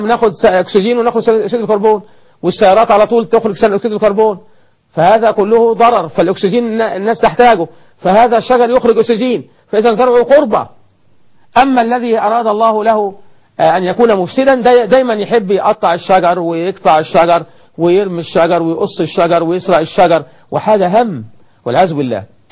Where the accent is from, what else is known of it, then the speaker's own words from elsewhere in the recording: Egypt; إحنا كمصريين، أنا مصري